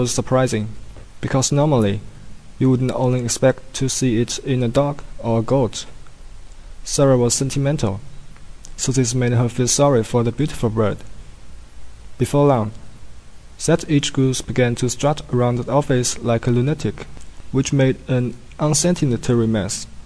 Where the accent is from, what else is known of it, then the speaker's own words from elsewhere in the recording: Zhangjiagang, Jiangsu, China; English is a second language; My hometown is Zhangjiagang. It was a small city, but now it is very well developed.